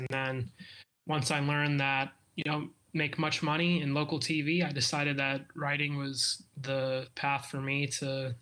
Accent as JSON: {"language": "English", "region": "New York", "country": "United States", "tie": "born or raised there", "said": "I grew up in the Bronx, just miles away from Yankee Stadium, and downtown New York obviously is home of the Knicks."}